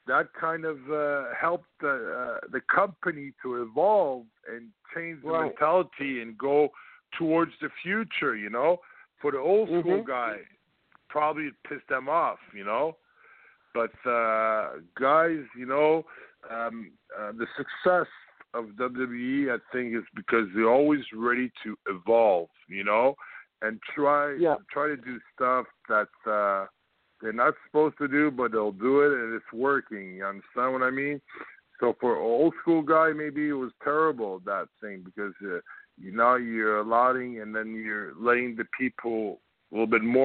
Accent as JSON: {"language": "English", "town": "Montreal", "region": "Quebec", "country": "Canada", "tie": "born or raised there", "also_born_or_lived": "Florida, United States", "said": "I grew up in Florida. Actually, I started to grow up in Florida, you know. And then we moved back to Montreal and everything, you know."}